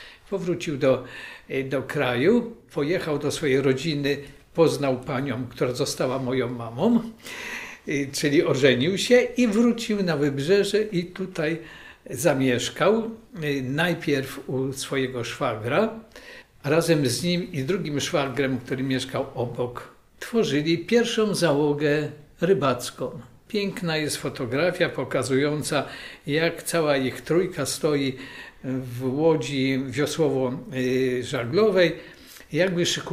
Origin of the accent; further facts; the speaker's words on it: Świbno, Pomeranian Voivodeship, Poland; born there; Urodziłem się w Świbnie, czyli na samym ujściu przekopu Wisły.